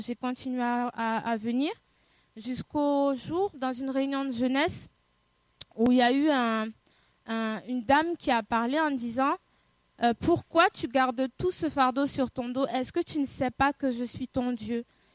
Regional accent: Haiti; born there; J'ai 29 ans, je suis née en Haïti.

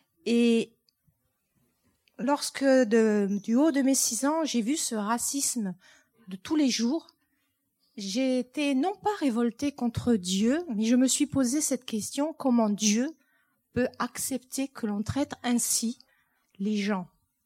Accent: East France, France; now in Montpellier, France; moi, je suis issue de l'Est de la France. Ok, j'ai voyagé un peu partout et je me retrouve à Montpellier.

